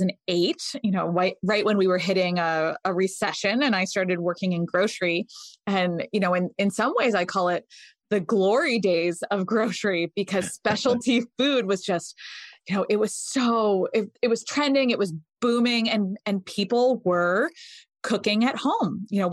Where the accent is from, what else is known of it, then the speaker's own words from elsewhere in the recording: Connecticut, United States; I grew up in Connecticut.